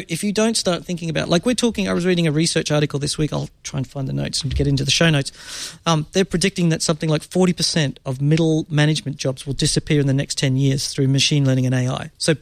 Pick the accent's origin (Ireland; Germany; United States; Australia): Australia; now in United Kingdom; So I've grown up, I grew up in Australia, which is very much a social democracy, where there's a public safety net and a very substantial free healthcare. Unemployment benefits and so forth and so on. And I now live in the UK.